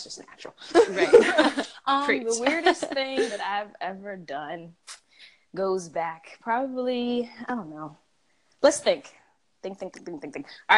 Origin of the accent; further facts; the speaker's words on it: Virginia, United States; I grew up in Virginia.